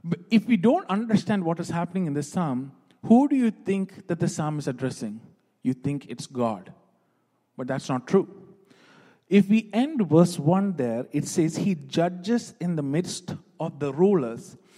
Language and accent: English; Mylapra, Kerala, India; moved away; also born or lived in United Arab Emirates; I was born in the Middle East in a country called United Arab Emirates. When I was about 5 months old, my parents sent me to live with my mom's parents. So they lived in Mylapra in Kerala.